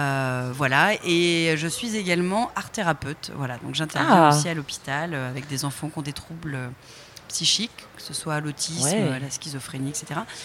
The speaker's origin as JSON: {"language": "French", "town": "Paris", "region": "Île-de-France", "country": "France", "lives_now": "Nice, France", "said": "je suis parisienne d'origine. Mm-hmm. Maintenant, je vis sur Nice."}